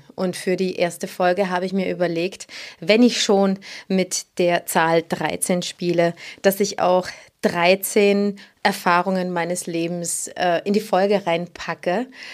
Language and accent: German; Switzerland; born there; ich wurde in der Schweiz geboren.